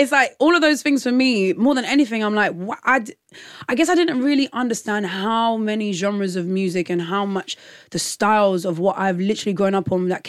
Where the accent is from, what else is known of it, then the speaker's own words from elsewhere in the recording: London, United Kingdom; growing up as a Nigerian girl in London and hearing Nigerian music in my house